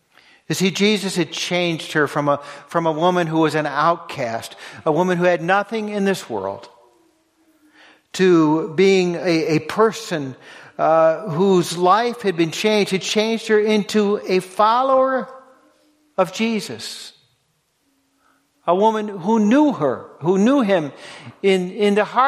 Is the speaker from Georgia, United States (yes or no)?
no; Massachusetts, United States; I grew up near Cape Cod.